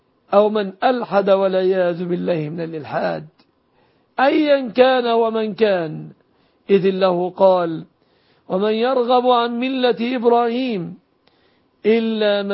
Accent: Egypt; بلادنا مصر

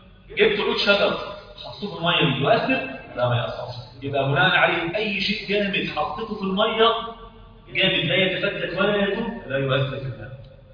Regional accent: Egypt; اصبح عندنا في مصر ده ايه؟

